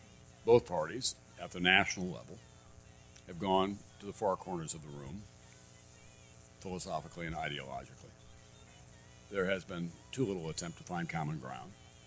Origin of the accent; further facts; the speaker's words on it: South Dakota, United States; In 1972, man from my home state, George McGovern, ran on a strong anti-war platform.